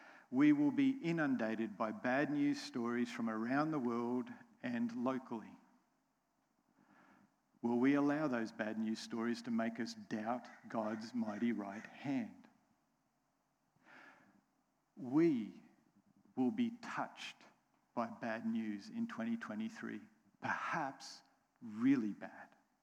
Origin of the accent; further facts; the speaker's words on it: United States; accent: American; It's one of those words I say with my funny American accent.